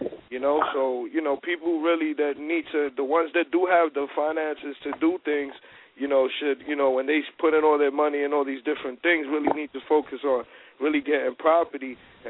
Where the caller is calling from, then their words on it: New York, United States; New York.